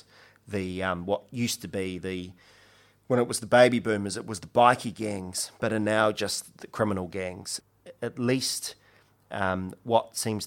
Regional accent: New Zealand; because as a New Zealander, I feel a heck of a lot safer

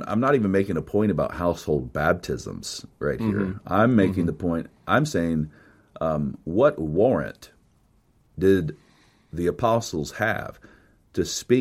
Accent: the South, United States; I mean, growing up in the South, I went to the last Billy Graham crusade in Tampa Bay, Florida.

